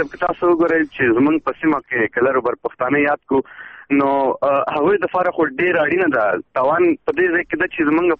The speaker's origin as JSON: {"language": "Pashto", "region": "Khyber Pakhtunkhwa", "country": "Pakistan", "tie": "born or raised there", "said": "زه په پاکستان یا پښتونخوا کې پیدا شوی یم، لوی شوی یم، او دلته ما درس پیل کړی دی."}